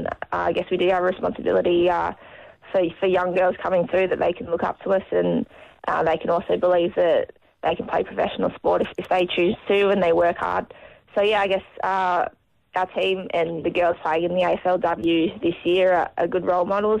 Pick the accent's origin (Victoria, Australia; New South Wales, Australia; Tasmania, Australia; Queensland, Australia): New South Wales, Australia; I grew up playing soccer on the Central Coast.